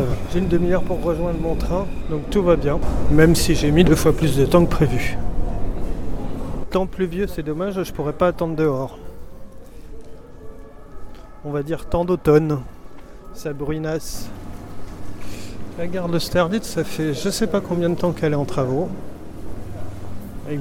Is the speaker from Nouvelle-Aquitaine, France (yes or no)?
yes; Nouvelle-Aquitaine, France; Quand on vient de Corrèze, les changements de station, c'est un autre univers quand même.